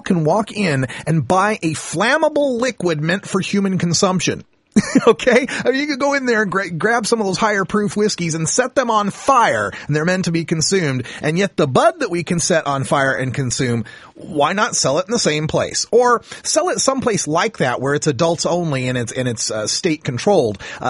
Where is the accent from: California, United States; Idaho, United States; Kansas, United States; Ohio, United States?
Idaho, United States; I'm from one of them. I'm from Idaho. We grew up with state-run liquor stores